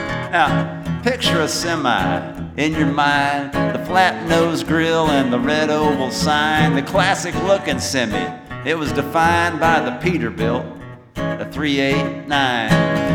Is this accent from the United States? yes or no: yes; Chapel Hill, North Carolina, United States; I am from Chapel Hill, North Carolina, which thinks a lot of itself.